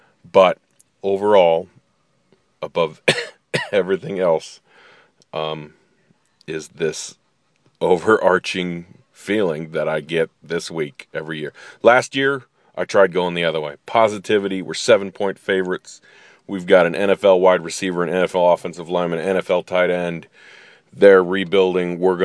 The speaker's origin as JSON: {"language": "English", "region": "Illinois", "country": "United States", "tie": "born or raised there", "said": "Well, I grew up in Illinois, but 29 miles from the Arch, and let's just say the Missouri game's a big deal."}